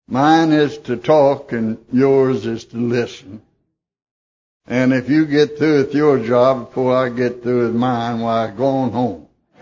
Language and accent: English; Arkansas, United States; Well, I come from Arkansas by request, but I can go back now.